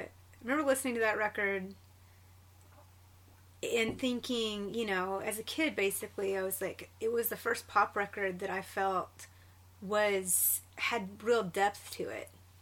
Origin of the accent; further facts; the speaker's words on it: Ashville, Alabama, United States; Alabama. We moved around a lot, though. So, you know, I lived in Tuscaloosa for a little while, Alabaster. But Asheville, Alabama was where I spent a lot of my youth.